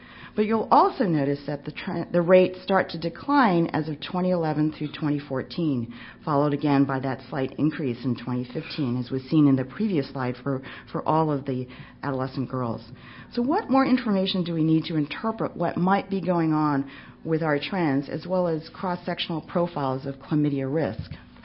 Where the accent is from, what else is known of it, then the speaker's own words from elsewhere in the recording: New York, United States; I grew up in New York, so I believe this.